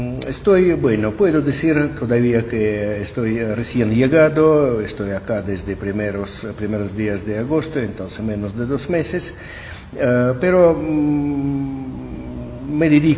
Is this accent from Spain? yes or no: no; Russia; now in Mexico; a México vine directamente de Buenos Aires, donde tuve también un gran honor representar mi país durante casi 7 años como embajador de Rusia en Argentina